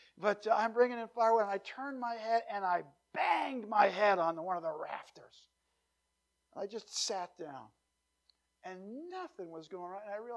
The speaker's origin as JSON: {"language": "English", "region": "New Jersey", "country": "United States", "tie": "born or raised there", "said": "It reminds me of a time when I grew up in New Jersey. We used to go bluefish fishing off the coast of New Jersey."}